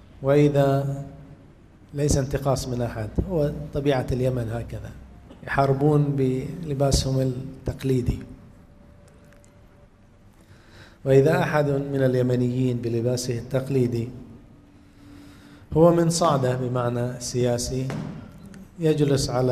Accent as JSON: {"language": "Arabic", "country": "Bahrain", "said": "وعلينا كبحرينيين أن نعمل كحكومة ومعارضة"}